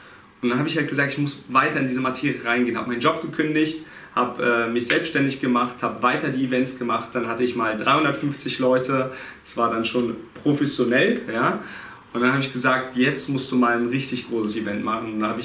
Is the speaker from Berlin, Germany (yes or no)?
yes; Berlin, Germany; Ich komme auch aus Berlin, lebe in Berlin, meine Agentur ist in Berlin.